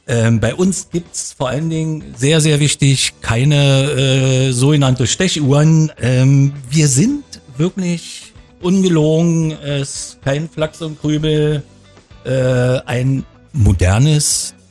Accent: Potsdam, Brandenburg, Germany; born there; Ich bin ja gebürtiger Potsdamer, habe dann mal eine Weile auswärts gewohnt. Seit 7 Jahren bin ich wieder hier

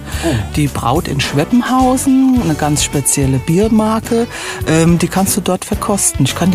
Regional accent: Rhineland-Palatinate, Germany; Ja, das gibt es hier auch bei uns in der Pfalz. Also wir sind ja eigentlich Hunsrück und Pfalz, so ein bisschen gemischt.

